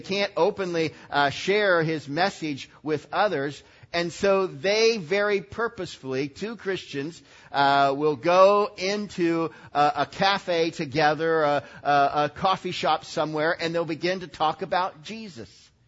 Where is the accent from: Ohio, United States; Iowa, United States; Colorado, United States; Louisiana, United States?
Ohio, United States; Lancaster; also born or lived in Logan, Ohio; I grew up in Lancaster, but then my parents moved for my last 3 years, and I went to Logan High.